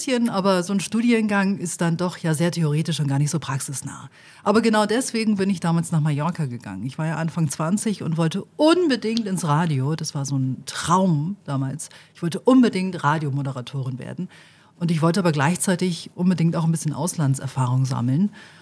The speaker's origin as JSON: {"language": "German", "region": "Bremen", "country": "Germany", "said": "Also ja, ich komme aus Bremen, genau."}